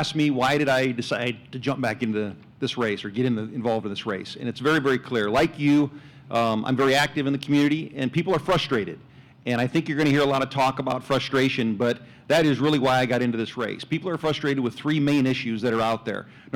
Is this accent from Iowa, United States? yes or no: yes; Sioux City, Iowa, United States; I am natural born and raised in Kelly Park, right over the hill, my whole life.